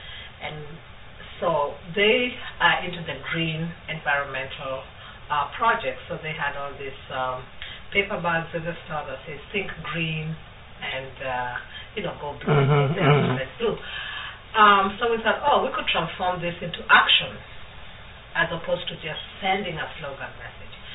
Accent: Kenya; now in United States; I'm originally from Kenya. So that's what drew us to doing our project in Kenya. But now I live here in the States, married to an American

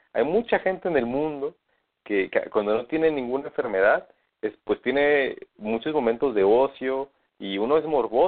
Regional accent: Oaxaca, Mexico; now in Guadalajara, Mexico; originalmente yo soy de Oaxaca, pero yo no tengo familia en Oaxaca. Yo nací ahí y crecí ahí, pero mi familia por parte de mi mamá es del estado de Hidalgo.

